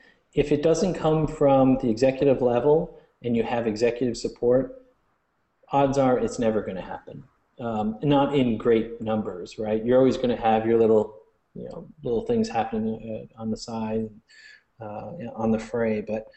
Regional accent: Wisconsin, United States; also born or lived in Houston, United States; I was raised in central Wisconsin. I was born in Houston, Texas.

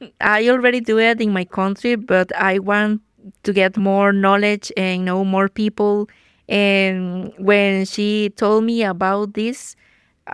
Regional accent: Costa Rica; And I'm from Costa Rica.

